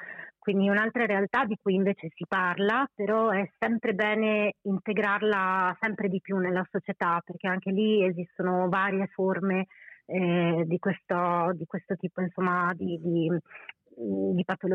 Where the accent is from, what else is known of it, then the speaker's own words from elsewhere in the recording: Bolzano, Trentino-Alto Adige, Italy; io arrivo da Bolzano, no?